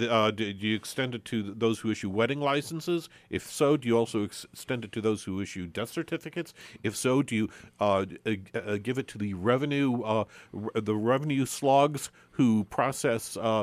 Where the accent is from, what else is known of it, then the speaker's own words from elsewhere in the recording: Cobb County, Georgia, United States; Because now I'm from Cobb County. I pay attention to what my legislative delegation does.